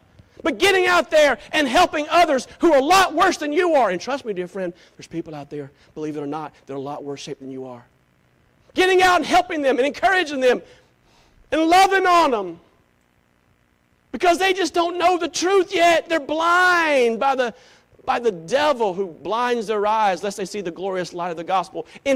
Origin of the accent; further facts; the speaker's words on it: Taylors, South Carolina, United States; Growing up in Taylor, South Carolina, I thought salvation come by just being a good old Baptist.